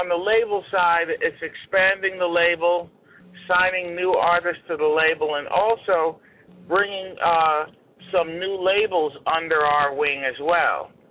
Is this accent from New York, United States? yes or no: yes; Brooklyn, New York, United States; I'm originally from New York, from Brooklyn, and started in the business at 14.